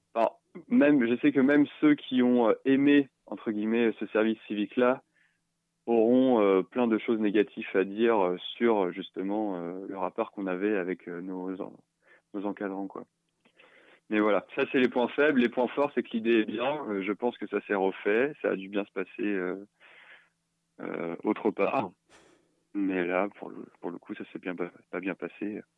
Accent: Rouen, Normandy, France; now in Paris, France; je viens de Rouen, j'habite à Paris

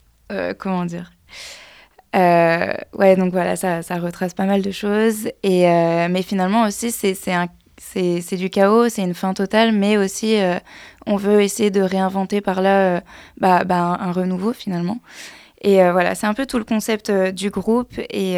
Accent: Buis-les-Baronnies, Auvergne-Rhône-Alpes, France; on vient de la Drôme provençale, on s'est rencontrés là-bas, Bulles-et-Baronnies, c'est vraiment un petit village perdu dans les montagnes.

